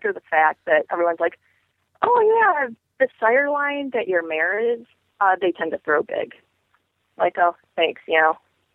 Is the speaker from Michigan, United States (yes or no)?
yes; Michigan, United States; I actually grew up in a suburb of Detroit, and I didn't own my first horse until I was 16.